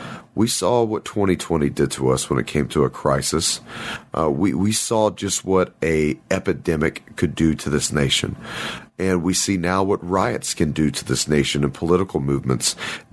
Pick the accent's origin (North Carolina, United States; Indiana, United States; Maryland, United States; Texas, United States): Texas, United States; I'm from Texas, we say oil, we don't say oil.